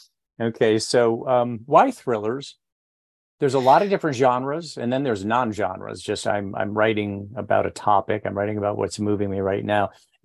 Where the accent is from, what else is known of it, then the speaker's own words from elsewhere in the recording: Endicott, New York, United States; I'm from Endicott, New York, the Binghamton area.